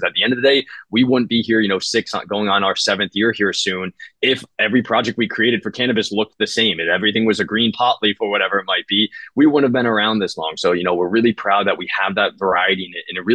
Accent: New England, United States; moved away as an adult; now in California, United States; 18, 19 years old when I moved from New England to California

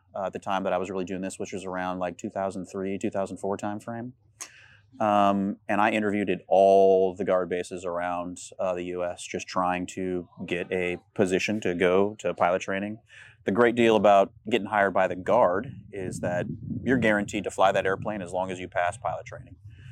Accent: California, United States; Honestly, I grew up in California

